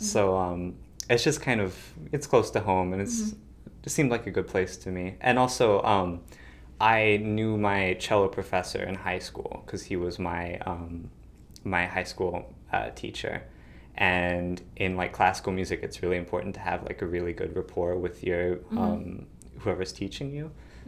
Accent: Fort Campbell, Kentucky, United States; also born or lived in Chicago; I was born in Chicago, and when I was really, really young, we stayed in Fort Campbell for a long time, which is really, really conservative place.

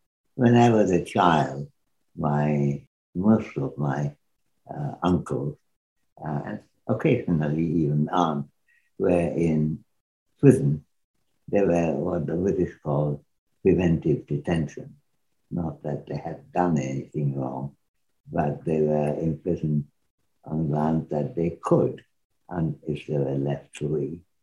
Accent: Dhaka, Dhaka Division, Bangladesh; especially since I came from Dhaka

